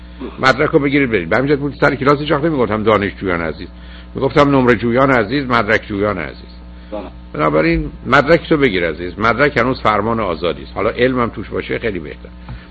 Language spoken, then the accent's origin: Persian; Iran; اگه به من بگی به عنوان یه ایرانی اینجا یا اونجا مسائل مشکلات داشتم